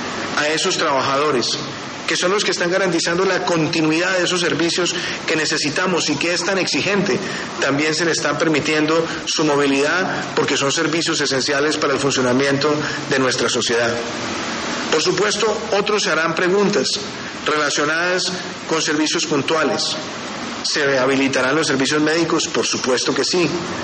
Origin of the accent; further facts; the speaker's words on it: Colombia; Estamos todos unidos como colombianos en el propósito de enfrentar esta pandemia.